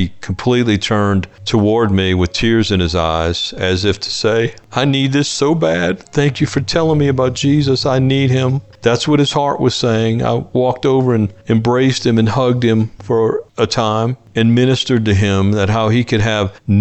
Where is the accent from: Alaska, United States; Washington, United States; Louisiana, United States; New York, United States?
Louisiana, United States; New Orleans; I grew up in New Orleans around some really good food